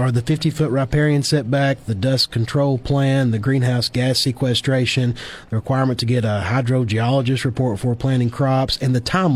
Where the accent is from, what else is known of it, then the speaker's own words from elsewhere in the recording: Kentucky, United States; now in San Luis Obispo, United States; So I'm born and raised in Kentucky. My wife, Kaya, is from Slo County. She brought me out here about 4 years ago, and we're married and live in San Luis Obispo now.